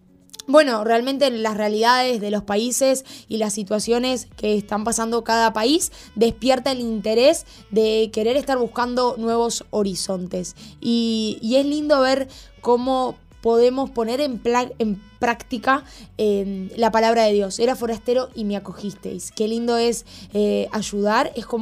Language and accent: Spanish; Uruguay; Había cosas como uruguaya que no lo sabía